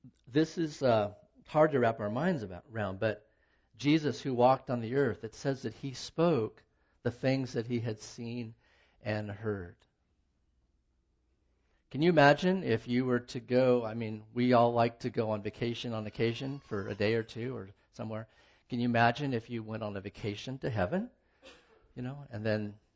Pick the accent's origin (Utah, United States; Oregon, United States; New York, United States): Oregon, United States; Medford; now in Bend, United States; I was born in Sacred Heart Memorial Hospital on the east side in Medford, Oregon, which has been plowed down since.